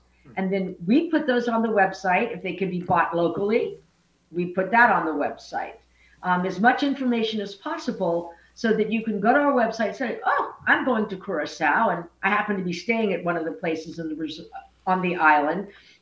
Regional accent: Sarasota, Florida, United States; I grew up in Sarasota, Florida

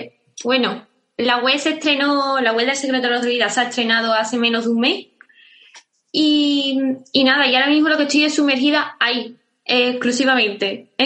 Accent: Constantina, Andalusia, Spain; en Constantina, que es mi pueblo

